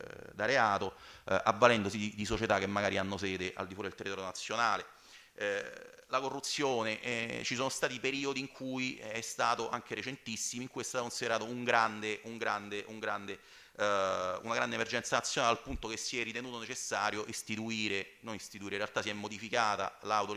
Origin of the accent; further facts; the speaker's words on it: Rome, Lazio, Italy; Io ricordo, sono di Roma, io ricordo ancora il rumore delle bombe del 28 luglio del 1993